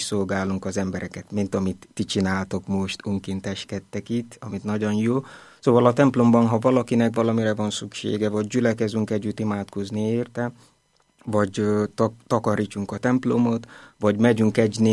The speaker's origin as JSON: {"language": "Hungarian", "country": "Nigeria", "second_language": "Hungarian", "lives_now": "Budapest, Hungary", "said": "szalézi vagyok, és Nigériából származok. A misszionárius vagyok itt Budapesten itt lakom"}